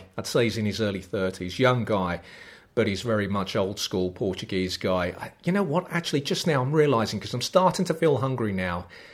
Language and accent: English; London, United Kingdom; those typical immigrant offspring that is somewhat confused about their identity. I just regard myself as a Londoner first and foremost.